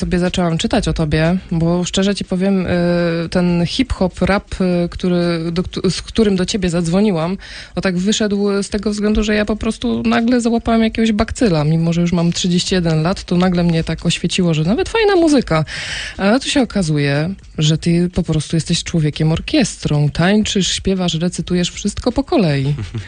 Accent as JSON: {"language": "Polish", "region": "Lesser Poland", "country": "Poland", "said": "Ja przyjechałam z Małopolski i powiem ci szczerze, że do tej pory wasze dokonania tak średnio na jeża do mnie dochodziły."}